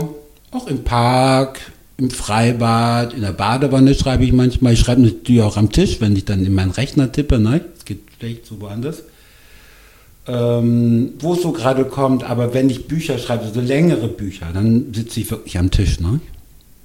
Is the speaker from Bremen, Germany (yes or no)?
yes; Bremen, Germany; Und für mich zum Beispiel als Bremer, und ich bin total gerne Bremer, ich bin sehr gerne hier